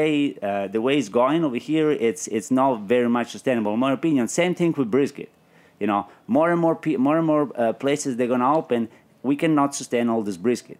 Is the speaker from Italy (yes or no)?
yes; Calabria, Italy; So when I come from Calabria, it's very very interesting.